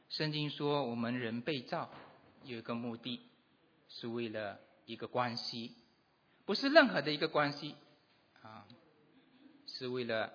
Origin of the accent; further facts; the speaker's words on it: Fuzhou, Fujian, China; 我是福州人